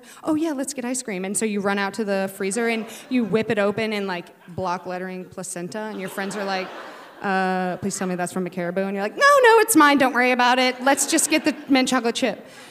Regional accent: Alaska, United States; born there; So I was born in February, the dead of winter in Alaska here at Humana Hospital, 2 years after my sister.

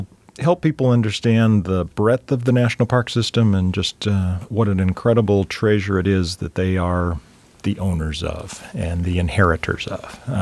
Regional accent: California, United States; back in California where I was growing up in Boy Scouts.

